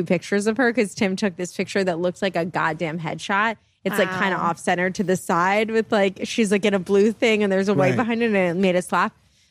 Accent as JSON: {"language": "English", "town": "Napa", "region": "California", "country": "United States", "said": "I'm from Napa."}